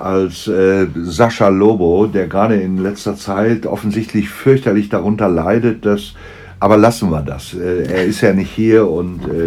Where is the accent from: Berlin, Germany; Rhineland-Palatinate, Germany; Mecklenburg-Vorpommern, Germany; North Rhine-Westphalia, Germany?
North Rhine-Westphalia, Germany; Hamm; Ja, ich komme aus Hamm in Westfalen.